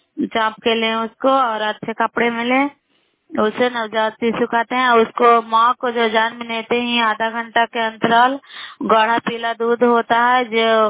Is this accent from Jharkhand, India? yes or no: no; Nalanda, Bihar, India; नालंदा जिला कराय ब्लॉक के निवासी हूँ